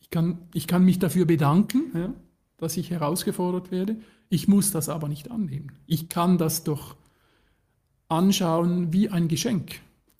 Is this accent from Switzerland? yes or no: yes; Switzerland; first language Swiss German; German is a second language; Ich bin Schweizer, das heißt, meine Muttersprache ist Schweizerdeutsch und nicht Hochdeutsch